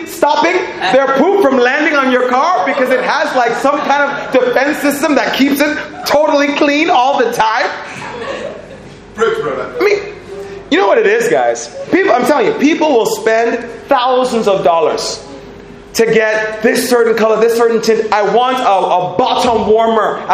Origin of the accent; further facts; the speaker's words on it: United States; as an American, and I speak as an American, I'm honored to be here in your country.